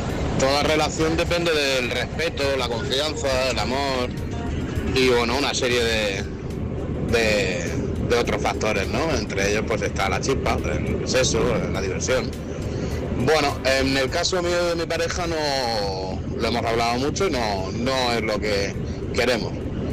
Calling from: Murcia, Region of Murcia, Spain; yo soy de Murcia y estaba escuchando y bueno, quería dar mi opinión.

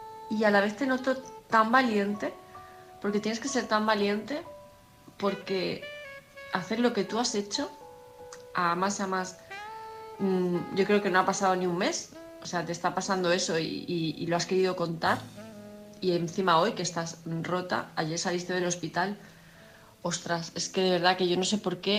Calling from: Palma de Mallorca, Balearic Islands, Spain; de Palma de Mallorca

